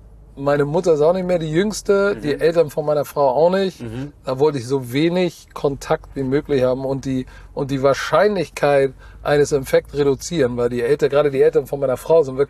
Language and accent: German; Hamburg, Germany; ich bin Hamburger. So, ich mag Hamburg hier, wo wir jetzt gerade rumlaufen. Meine Schule ist ja da vorne um die Ecke.